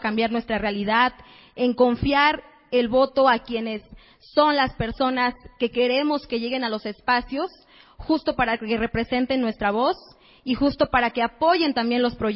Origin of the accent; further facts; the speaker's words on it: Mexico; first language Zapotec; Spanish is a second language; Los saludo en mi lengua materna, el zapoteco, porque justo representa la voz de mi comunidad, la voz de mi madre, la voz de mi abuela